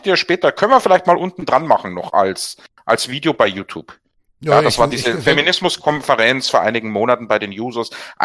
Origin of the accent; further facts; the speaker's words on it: Southern Germany, Germany; ich komme aus Süddeutschland.